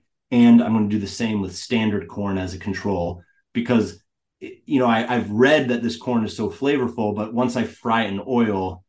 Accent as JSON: {"language": "English", "region": "Vermont", "country": "United States", "tie": "born or raised there", "said": "because I grew up in Vermont and I had no idea that there used to be this amazing corn from the Northeast."}